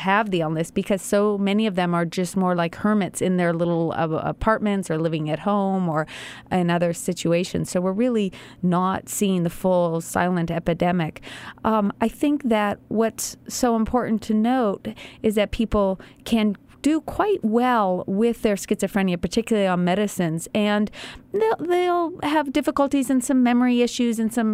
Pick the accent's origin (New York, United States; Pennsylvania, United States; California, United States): California, United States; Berkeley; When I was growing up in Berkeley, he would show up unexpected in a psychotic state at my high school.